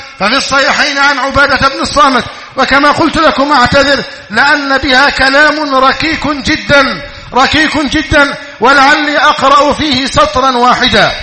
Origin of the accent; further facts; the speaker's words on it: Egypt; اللهم اجعل بلدنا مصر أمنا أمانا